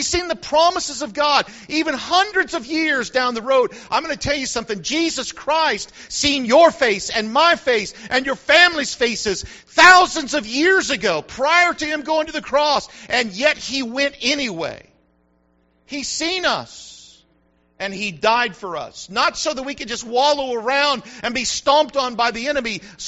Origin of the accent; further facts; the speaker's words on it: United States; I am an American.